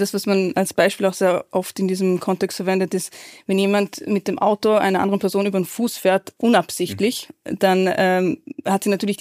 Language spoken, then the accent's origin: German; Vorarlberg, Austria; ich bin hier im Land aufgewachsen, das heißt, da hat man sogar in Vorarlberg, habe ich dann öfter auch als Jugendliche oder als Kind gehört, du bist mal Rassige.